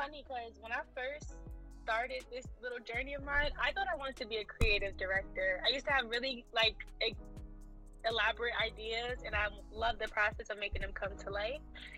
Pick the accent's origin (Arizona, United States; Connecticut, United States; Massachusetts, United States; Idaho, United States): Connecticut, United States; New Haven; Thank you for having me again. I'm from New Haven, and I am a model.